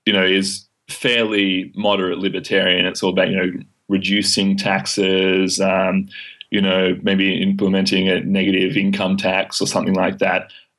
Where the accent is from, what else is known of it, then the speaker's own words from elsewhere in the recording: Melbourne, Victoria, Australia; I grew up in the People's Republic of Inner Melbourne